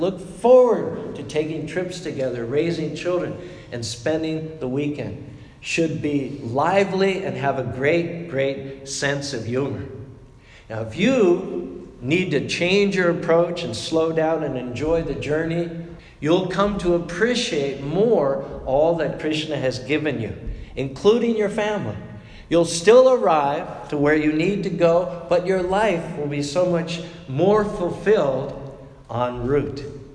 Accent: Pennsylvania, United States; Growing up in Pennsylvania, my father always made a point of hugging my mother in front of me and my brother.

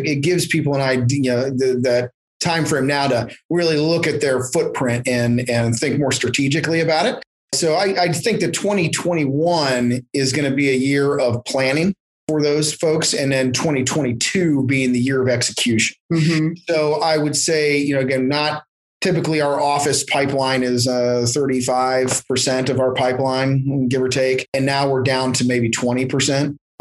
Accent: Columbus, United States; Loved Columbus. You know, I'm from Columbus and a really great community.

